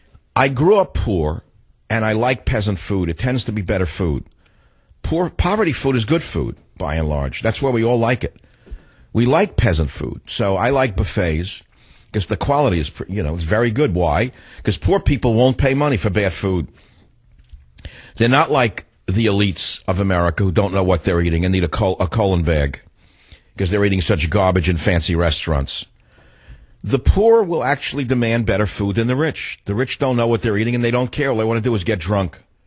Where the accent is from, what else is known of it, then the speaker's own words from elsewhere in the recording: New York, United States; Because I grew up in New York